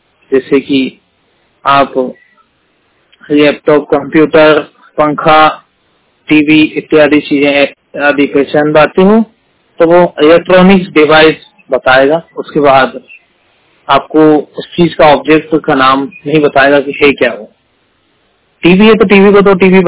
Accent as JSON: {"language": "Hindi", "region": "Madhya Pradesh", "country": "India", "said": "मध्य प्रदेश से हूँ।"}